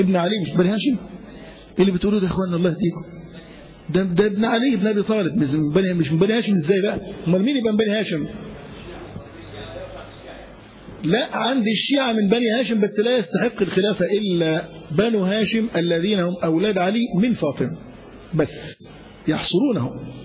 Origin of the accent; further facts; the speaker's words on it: Egypt; احنا مصريين